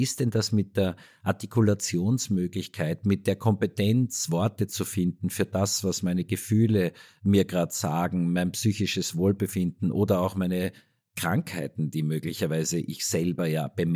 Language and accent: German; Vienna, Austria; ich bin ein Wiener, ich komme aus der Großstadt